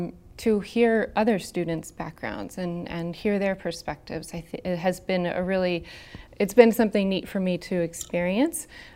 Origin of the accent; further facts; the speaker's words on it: Austin, Texas, United States; also born or lived in California; I'm from Texas, so I grew up in was born in South Texas and then grew up in Austin. Went through high school in Austin.